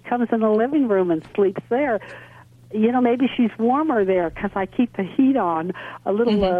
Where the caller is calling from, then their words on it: South Lake Tahoe, California, United States; I'm calling from South Lake Tahoe, California.